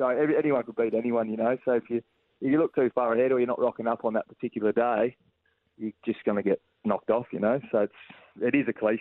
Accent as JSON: {"language": "English", "region": "Tasmania", "country": "Australia", "moved": "as an adult", "said": "Yeah, mate, I'm actually originally from Tassie. So there was about 7 of us that moved up to the Gold Coast when we were about sort of 20, 21"}